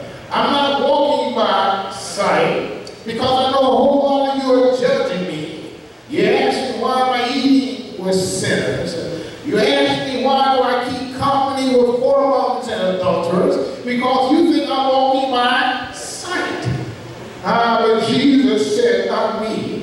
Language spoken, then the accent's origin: English; Georgia, United States; I'm from Georgia, but I don't think like that, all right?